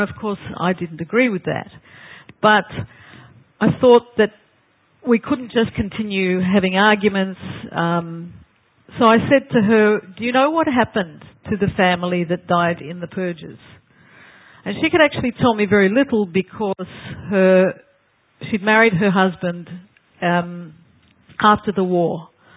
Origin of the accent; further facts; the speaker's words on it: Australia; So growing up in Australia, in Cold War Australia in the 60s and 70s, I knew that there was a mysterious past there.